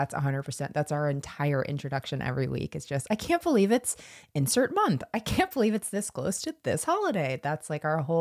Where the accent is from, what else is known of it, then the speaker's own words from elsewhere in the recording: United States; I am from the North Florida, South Georgia region, and French isn't really something we're known for.